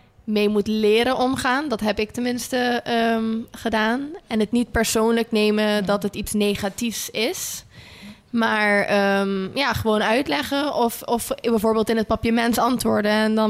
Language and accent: Dutch; Netherlands; Het is wel echt zo dat ik ook altijd benaderd word als Nederlander. Ik ben blank en ik heb blond haar en dan wel lichtbruine ogen. Maar dat is sowieso dan al een... Ja, ze denken meteen dat we Nederlands zijn. En dat zijn we dan dus wel.